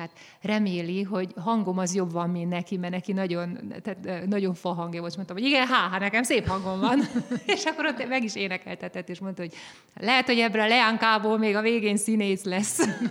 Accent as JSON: {"language": "Hungarian", "town": "Nagygalambfalva", "region": "Harghita", "country": "Romania", "said": "Székelyföldről származom, pontosabban Nagygalambfalváról, ez Hargita megyében van, ott a Hargita lábánál egy kicsit, és hát nagyon nekem az a a világ közepe, szoktam mondani."}